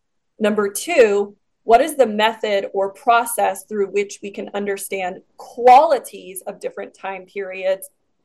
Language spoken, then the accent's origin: English; United States